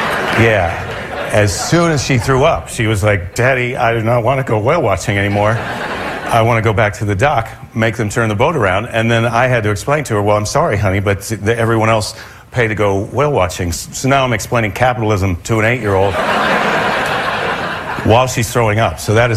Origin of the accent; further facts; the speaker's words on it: Iowa, United States; I'm from the Midwest. I'm from Iowa, where whale watching was not on the menu.